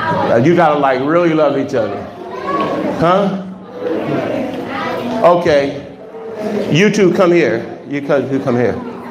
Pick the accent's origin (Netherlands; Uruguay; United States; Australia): United States; Los Angeles, California; And like I said, I grew up in South Central LA.